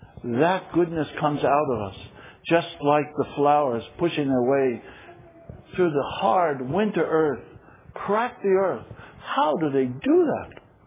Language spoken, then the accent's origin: English; United States; Look, I'm an American.